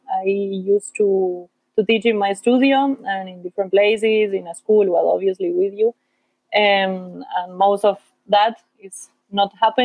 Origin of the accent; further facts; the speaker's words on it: Argentina; I'm from Argentina, by the way, for those who don't know me.